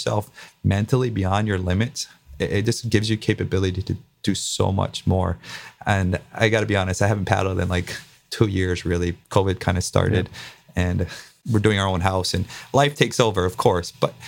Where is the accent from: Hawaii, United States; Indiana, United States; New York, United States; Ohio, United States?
Hawaii, United States; I grew up in the water. Before school, we'd go surf. After school, we'd go surf. I grew up on the Big Island. That was life.